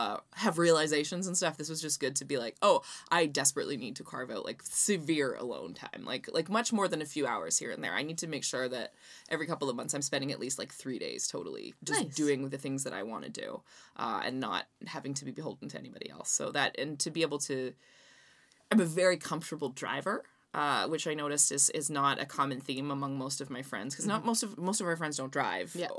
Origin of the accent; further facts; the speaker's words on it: Canada; I was the special guest because I'm from Canada, and that was not Canada.